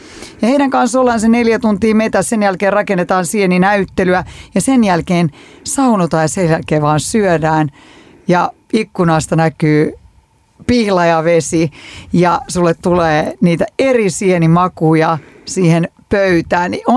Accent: Eastern Finland, Finland; miten esimerkiksi siellä meillä päin Itä-Suomessa syödään

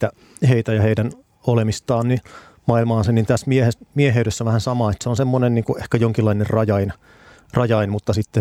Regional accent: Espoo, Uusimaa, Finland; Mä oon itse Espoosta syntyisin, sittemmin helsinkiläistyin, mutta se niin kuin suhtaudun Espooseen suurella nostalgialla

